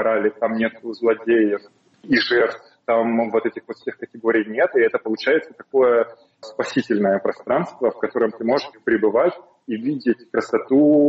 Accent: North Caucasus, Russia; Я с Северного Кавказа. Я рос в 90-е годы.

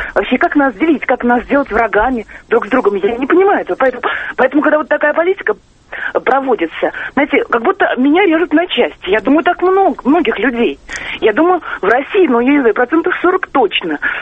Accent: Ukraine; born there; Если я, например, родилась на Украине, мои родственники, половина семьи на Украине живут, вот, и я с ними связана очень тесно

